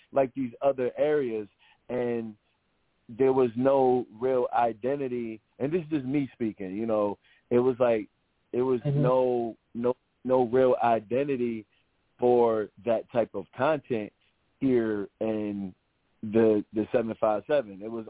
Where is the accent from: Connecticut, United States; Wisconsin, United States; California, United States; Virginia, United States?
Virginia, United States; you know, I'm from Virginia. We ain't shit to do but cook.